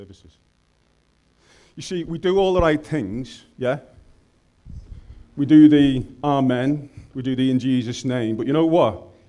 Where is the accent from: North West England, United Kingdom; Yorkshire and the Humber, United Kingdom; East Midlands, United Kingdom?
North West England, United Kingdom; accent: Scouse; Today I'm actually quite glad I've got my Scouse accent because it kind of fits with the theme.